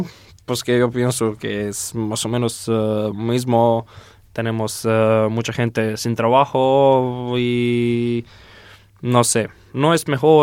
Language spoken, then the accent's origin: Spanish; South Croatia, Croatia; Spanish is a second language; now in Spain; porque yo soy de Sur Croacia, para mí son mejores playas de piedra, piedra pequeña.